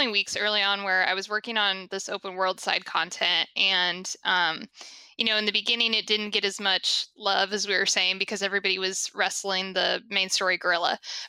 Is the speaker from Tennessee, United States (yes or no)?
no; Indiana, United States; moved away as an adult; also born or lived in Harlem, United States; The first place I moved after college when I left my home state of Indiana, the first place I lived was Harlem.